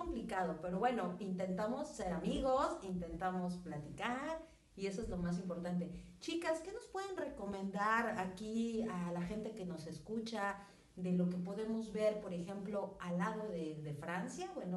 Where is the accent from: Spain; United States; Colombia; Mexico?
Mexico; soy de México y vivo en la playa. Vivo en Huatulco, que es una playa muy bonita.